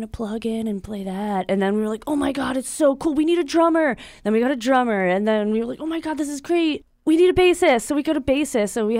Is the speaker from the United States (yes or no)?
yes; Virginia, United States; You know, like growing up in Southern Virginia, I never really felt like I had anything to do. Like, there's no place to go see shows, really. No, like, local scene, no art scene that I knew of at the time.